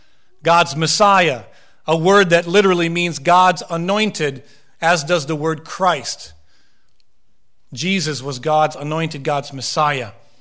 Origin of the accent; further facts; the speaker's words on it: Minnesota, United States; I was a hockey player. I grew up in Minnesota